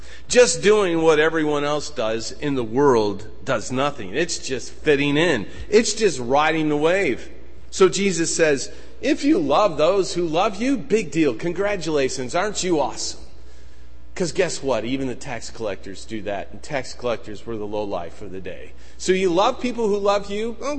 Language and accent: English; Detroit, Michigan, United States; I grew up in Detroit.